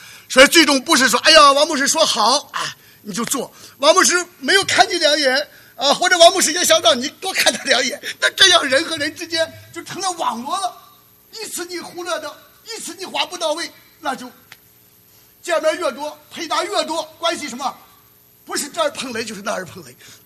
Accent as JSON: {"language": "Chinese", "country": "China", "tie": "born or raised there", "said": "有一次我到我老家去，在中国大陆"}